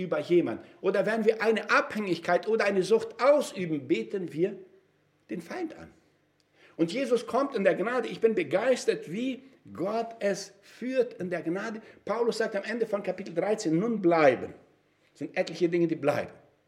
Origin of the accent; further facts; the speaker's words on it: Brazil; Ich komme aus Brasilien